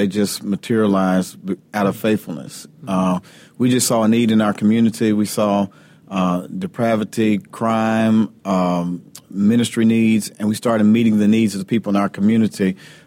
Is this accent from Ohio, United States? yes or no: no; Kentucky, United States; now in Memphis, United States; I'm from Kentucky. I was okay. raised in Kentucky. I was a youth pastor in Louisville, Kentucky, at St. Stephen Baptist Church.